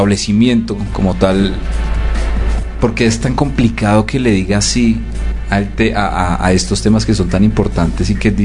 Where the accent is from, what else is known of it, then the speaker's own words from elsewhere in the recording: Colombia; como un colombiano que sabe que allá afuera hay una cantidad de comida chatarra